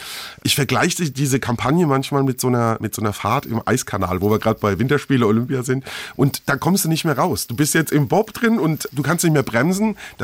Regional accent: Mainz, Rhineland-Palatinate, Germany; Als Mainzer hat man gefühlt so einen Höhepunkt, was die Saalfastnacht angeht.

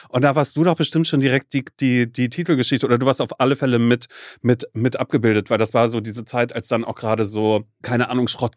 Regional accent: Brudersdorf, Mecklenburg-Vorpommern, Germany; Also ich bin ja groß geworden in Mecklenburg-Vorpommern und bin in so einem winzigen Dorf, bin ich groß geworden.

